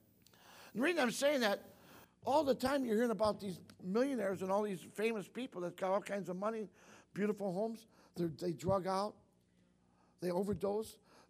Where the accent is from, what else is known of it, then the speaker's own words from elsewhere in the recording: Toledo, Ohio, United States; born there; I was born in Toledo, Ohio, on March 22nd, 1949, in Toledo, Ohio, amen?